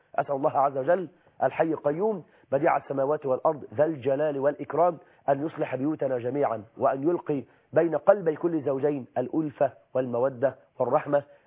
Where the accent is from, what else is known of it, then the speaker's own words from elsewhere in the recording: Egypt; ده احنا عندنا في مصر 9 مليون امرأة مطلقة